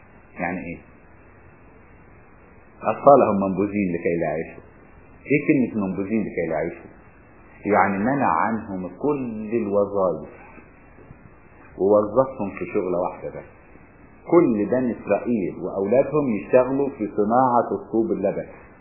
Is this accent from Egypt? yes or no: yes; Upper Egypt, Egypt; انا لما كنت امشي عندنا في الصعيد